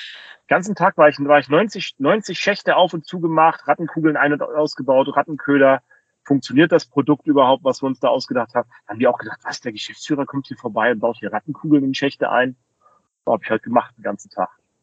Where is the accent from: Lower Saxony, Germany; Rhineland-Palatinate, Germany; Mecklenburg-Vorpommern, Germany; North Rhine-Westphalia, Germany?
Mecklenburg-Vorpommern, Germany; Rostock; das war in meiner Heimatstadt Rostock.